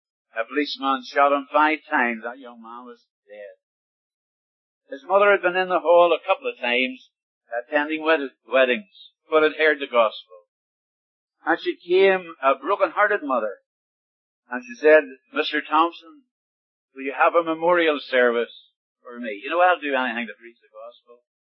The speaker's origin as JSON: {"language": "English", "country": "Ireland", "said": "And being Irish, I don't know how to retreat."}